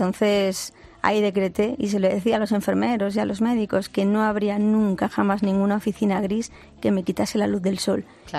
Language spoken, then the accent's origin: Spanish; Asturias, Spain; Yo soy de Asturias.